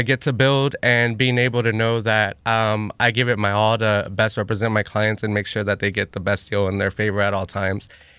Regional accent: Houston, Texas, United States; Well, I was born and raised in Houston. I actually grew up off Monroe near Hobby Airport.

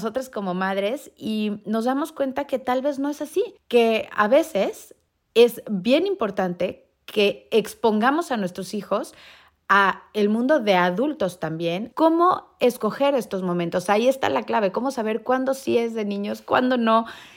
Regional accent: Colombia; born there; also born or lived in Mexico; nosotros vivíamos en México y no teníamos familia en México, ¿no? Éramos extranjeros en México, aunque usted no lo cree, porque nací en Colombia.

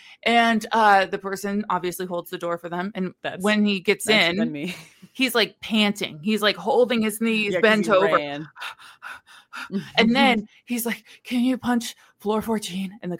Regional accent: Midwest, United States; we are also from the Midwest where I feel like everybody invites everybody's to weddings.

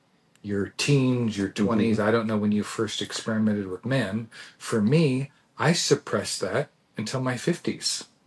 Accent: Glendale, California, United States; But I grew up in Glendale, California.

